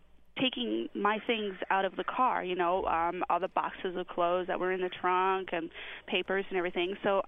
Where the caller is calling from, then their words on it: Juneau, Alaska, United States; I'm calling you from Juneau, Alaska.